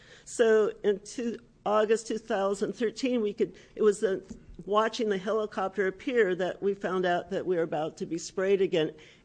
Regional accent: Oregon, United States; I grew up in Coos County. My father, my uncles, my grandfather were all employed by the timber industry.

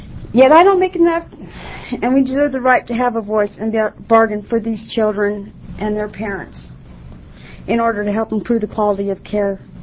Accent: Salem, United States; I'm from Salem.

